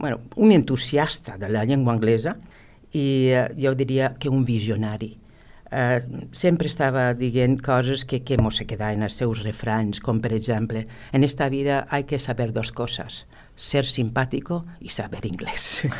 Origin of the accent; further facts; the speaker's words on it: United States; now in Spain; Jo vaig nàixer i em vaig criar als Estats Units i ahir pues vaig fer els meus estudis. Al vindre a Espanya vaig muntar la meva pròpia acadèmia d'anglès